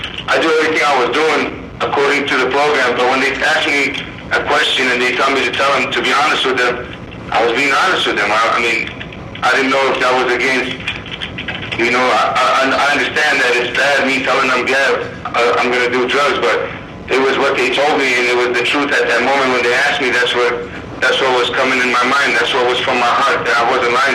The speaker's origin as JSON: {"language": "English", "town": "Baghdad", "region": "Baghdad Governorate", "country": "Iraq", "tie": "born or raised there", "said": "I'm from Baghdad, Iraq, born and raised"}